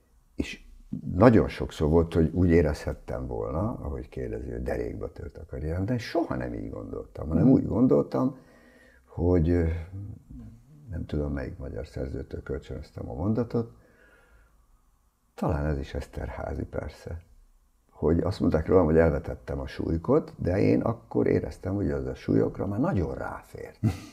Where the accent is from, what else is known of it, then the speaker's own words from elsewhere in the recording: Lake Balaton, Hungary; Én ott nőttem föl egy fantasztikus helyen, ezt mindig eldicsekszem vele, két kastélyban, egy angol parkban nőttem fel a Balaton partján.